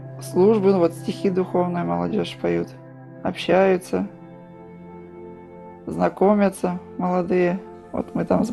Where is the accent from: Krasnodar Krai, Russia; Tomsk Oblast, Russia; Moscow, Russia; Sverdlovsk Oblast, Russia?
Sverdlovsk Oblast, Russia; Un; Я родом из Шалинского района, станция Унь. Там родилась, выросла.